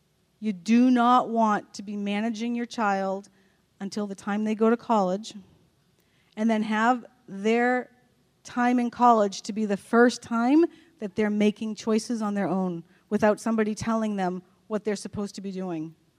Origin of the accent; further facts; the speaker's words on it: Boston, Massachusetts, United States; I came from Boston. Growing up in Texas is very different from growing up in Boston.